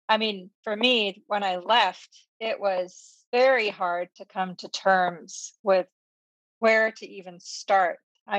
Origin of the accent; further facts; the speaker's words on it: England, United Kingdom; born there; So yeah, I was born in England into Scientology.